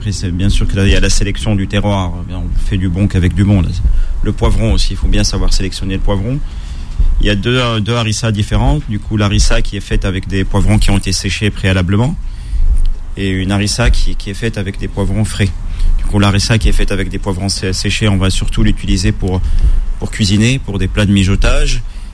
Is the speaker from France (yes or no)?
no; Tunisia; Moi, en tant que Tunisien, en Tunisie, on peut pas.